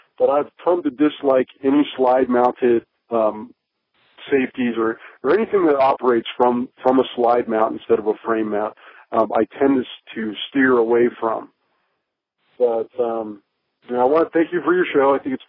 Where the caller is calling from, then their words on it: Nevada, United States; and I'm calling from Nevada.